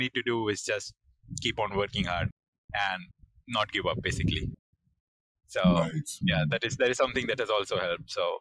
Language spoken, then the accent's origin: English; India; English is a second language; when I came from India